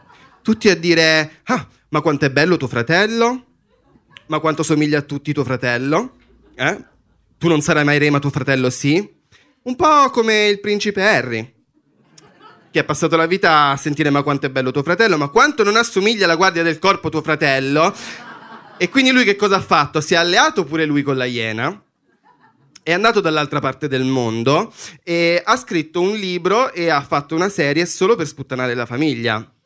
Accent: Naples, Campania, Italy; però, raga, io sono napoletano

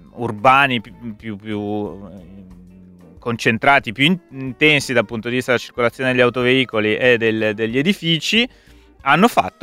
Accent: Sesto San Giovanni, Lombardy, Italy; sono nato a Sesto San Giovanni, e all'epoca a Sesto c'era l'Ital Sider davanti a casa mia, poi c'era la Falk, c'era la Magneti Marelli, l'Ercole Marelli, insomma, la Breda.

